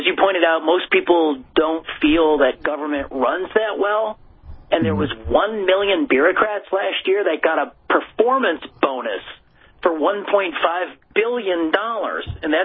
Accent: Illinois, United States; But, I'm from Illinois. It's the Super Bowl of corruption.

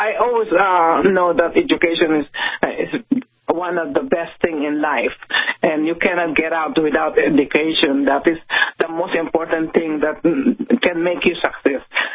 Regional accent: Philippines; English is a second language; now in United States; I came from another country. I'm from the Philippines

